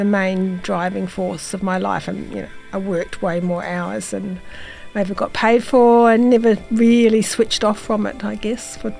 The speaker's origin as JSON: {"language": "English", "country": "New Zealand", "tie": "born or raised there", "also_born_or_lived": "Sydney", "moved": "as an adult", "said": "Okay, so I was born in New Zealand. I had a reasonably happy childhood, fairly conservative childhood."}